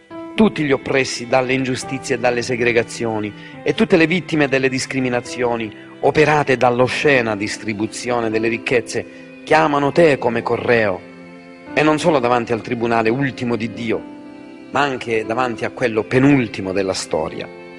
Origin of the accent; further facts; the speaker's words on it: Santa Maria di Leuca, Apulia, Italy; i monaci del convento del mio paese, io sono del capo di Santa Maria di Leuca, avevano scolpito sullo stipite delle loro celle.